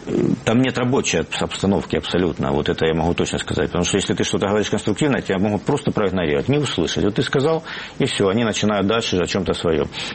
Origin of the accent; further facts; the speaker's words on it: Donbas, Ukraine; потому что я с Донбасса, я хочу туда вернуться.